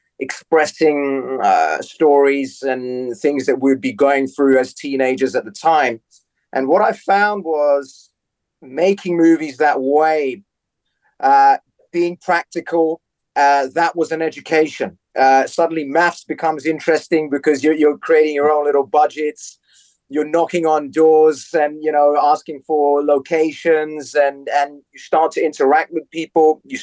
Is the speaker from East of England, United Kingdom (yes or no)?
no; London, United Kingdom; So growing up in West London